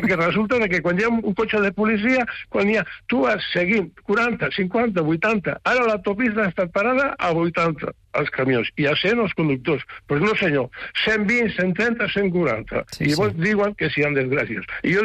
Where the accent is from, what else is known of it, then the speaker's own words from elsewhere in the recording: L'Hospitalet de Llobregat, Catalonia, Spain; born there; jo soc nascut a Hospitalet